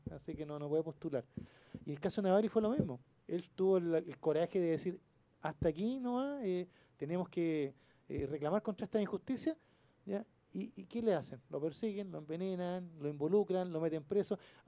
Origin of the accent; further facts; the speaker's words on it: Chile; nosotros como chilenos la vemos de lejos